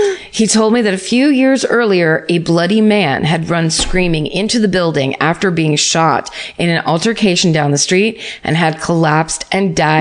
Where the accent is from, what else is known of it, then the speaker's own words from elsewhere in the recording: Atlanta, Georgia, United States; Okay, so my hometown is Atlanta, Georgia, and my hometown murder /ghost story also happens to include the single most bizarre encounter of my life.